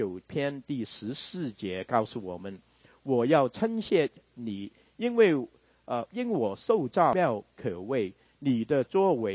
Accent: China; 在圣经里面食物也是很重要啊，跟我们中国人一样啊

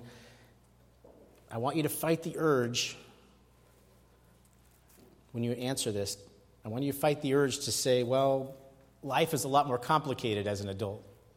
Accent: Seattle, Washington, United States; I say that as a Northwest guy growing up in Seattle

